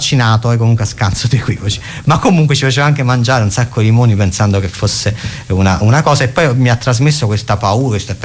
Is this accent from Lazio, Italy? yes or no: no; Naples, Campania, Italy; io sono di Napoli, lo so che l'accento penserete che sono di Mestre, ma insomma invece sono di Napoli, e in effetti sai, tu vivi, nasci in un posto e quindi è chiaro che sei legata a quel posto